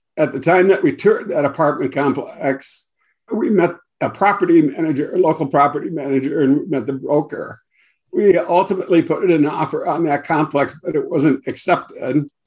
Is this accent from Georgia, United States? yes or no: no; Minnesota, United States; We're from Southern Minnesota.